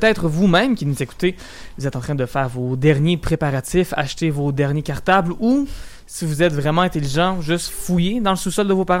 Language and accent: French; Lévis, Quebec, Canada; Parce que moi, je viens de Lévis.